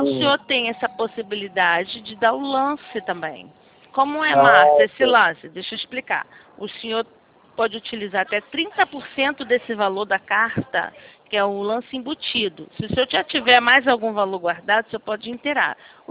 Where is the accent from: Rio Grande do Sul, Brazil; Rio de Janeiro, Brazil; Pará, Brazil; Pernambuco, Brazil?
Rio de Janeiro, Brazil; Sou do Rio. Do centro da cidade aqui. Eu sou da central. Do centro da cidade.